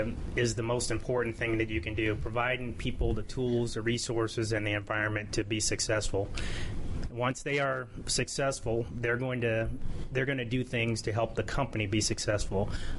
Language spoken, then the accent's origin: English; Tuskegee, Alabama, United States; born there; As I mentioned, I was born in Alabama. I was born in Tuskegee.